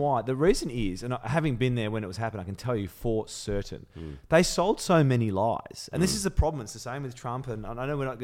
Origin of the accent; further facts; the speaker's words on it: Melbourne, Victoria, Australia; also born or lived in London, United Kingdom; I'm fiercely loyal to Melbourne. I was born in London. I came here when I was six.